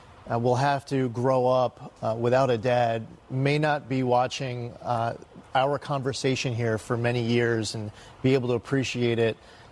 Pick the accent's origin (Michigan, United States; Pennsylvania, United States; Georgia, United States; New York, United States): New York, United States; know how grateful I am as a New Yorker, as an American